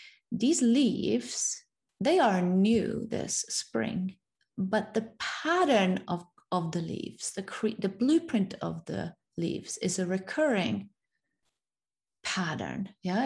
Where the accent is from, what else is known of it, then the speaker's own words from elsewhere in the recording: Norway; English is a second language; I come from the Norway